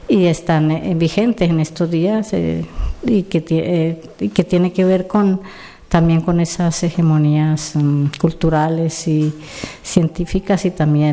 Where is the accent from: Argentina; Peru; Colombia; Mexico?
Colombia; yo soy de Colombia